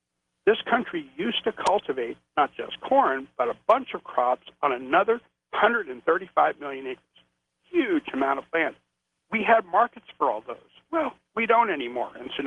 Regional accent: California, United States; I mean, you know, I'm from California, you know, and I was a farmer for 10 years in California.

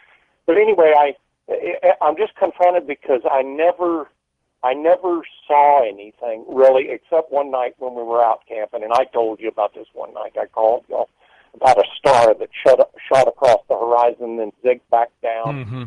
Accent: El Paso, Texas, United States; But all those years growing up in El Paso and being around, you know, White Sands and everything, with these bases and everything, never saw anything.

